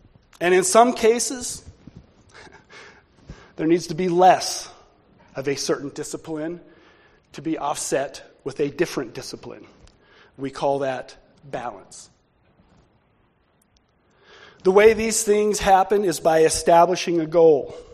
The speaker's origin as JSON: {"language": "English", "country": "United States", "said": "I'm an American, so I fall right in there."}